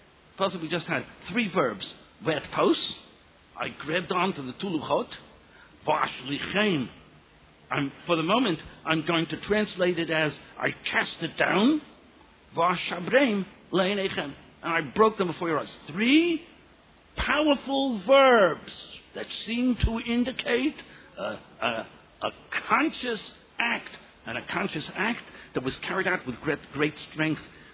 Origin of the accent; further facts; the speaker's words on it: United States; I can't help it. I grew up in America. And because I grew up in America, I always go for the underdog